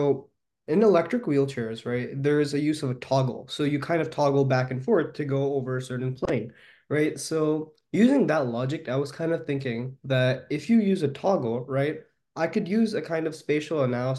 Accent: Redmond, Washington, United States; I'm actually from Redmond, Washington. And right now I'm a current 12th grader.

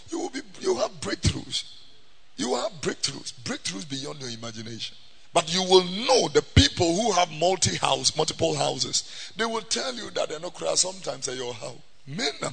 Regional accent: Abeka, Greater Accra, Ghana; This is the area where I was born. I was born here in Tesano. I grew up here in Abeka and Fadama. This is my birth community.

